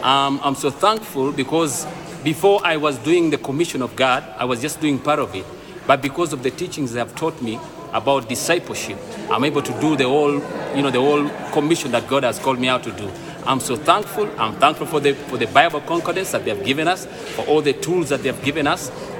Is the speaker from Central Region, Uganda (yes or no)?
yes; Kampala, Central Region, Uganda; from Kampala, Uganda, East Africa